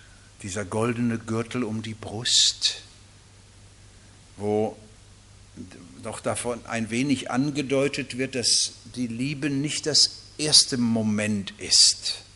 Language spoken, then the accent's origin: German; Baden-Württemberg, Germany; Gibt es hier im Westfalen ganz genau wie bei uns in Baden-Württemberg, nicht?